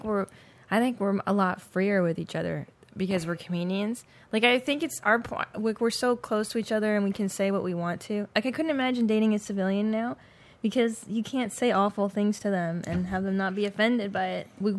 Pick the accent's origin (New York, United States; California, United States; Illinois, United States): California, United States; Los Angeles; I grew up in Los Angeles. I'm an Angeleno. I love the Mexican people.